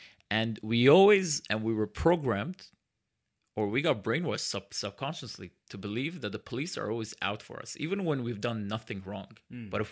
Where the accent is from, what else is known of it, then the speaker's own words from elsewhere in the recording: Jerusalem, Jerusalem District, Israel; because I grew up in Jerusalem, and Jerusalem was a tent city, it still is a tent city